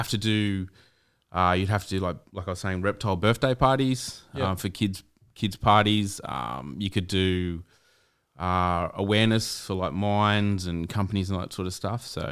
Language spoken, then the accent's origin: English; San Remo, New South Wales, Australia; No, I grew up on Central Coast. So I grew up in San Remo. When I was born, San Remo wasn't very populated.